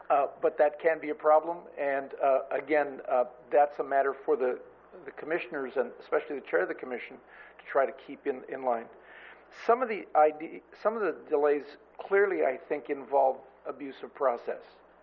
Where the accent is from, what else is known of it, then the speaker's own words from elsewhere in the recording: Nipomo, California, United States; Good morning again. … I'm from Napomo still.